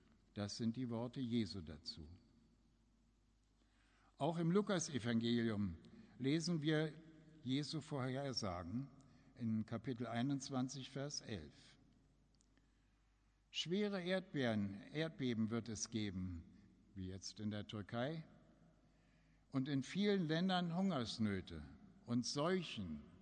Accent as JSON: {"language": "German", "region": "Berlin", "country": "Germany", "tie": "born or raised there", "said": "Schon in meiner Jugend in der Berliner Stadtmissionsgemeinde sprach unser Missionar von der Endzeit."}